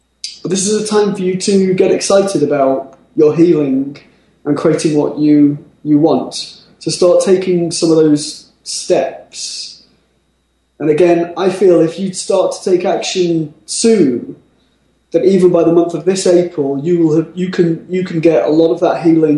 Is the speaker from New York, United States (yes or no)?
no; Tennessee, United States; the next call is from my home state, Tennessee